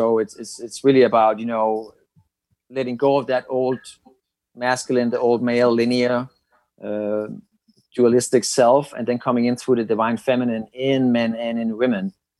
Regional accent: Denmark; I'm from Denmark, the happiest place on earth, or happiest people on earth, they say sometimes.

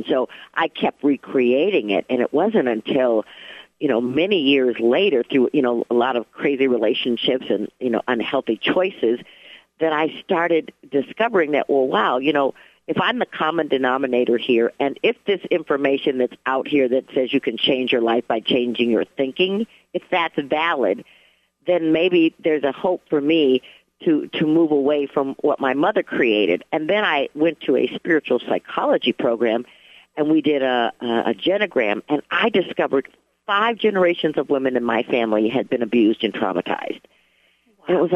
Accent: Minnesota, United States; born there; You know, I was born in Minnesota, and I was born to this incredibly beautiful and brilliant woman

